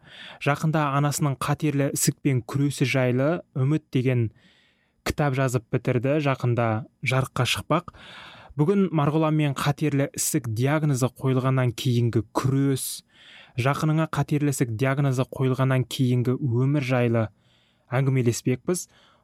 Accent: Zhanaauyl, East Kazakhstan Region, Kazakhstan; Мен туып өскен ауыл, Шығыс Қазақстан облысы, Тарбағатай ауданы Жаңаауыл ауылына

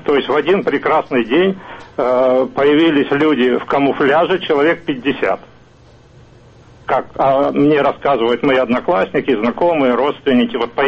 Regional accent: Severodonetsk, Luhansk Oblast, Ukraine; Я вырос в Донбассе, в Северодонецке.

